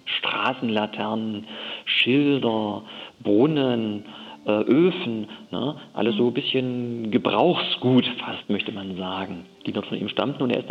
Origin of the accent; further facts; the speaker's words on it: Jena, Thuringia, Germany; now in Rudolstadt, Germany; Ich bin ursprünglich aus Jena stammend, aber das ist ja nicht ganz so weit und fühle mich in Rudolstädter schon ganz wohl.